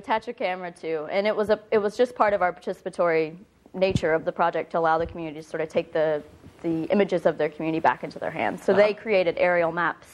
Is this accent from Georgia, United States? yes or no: no; West Virginia, United States; I'm originally from West Virginia.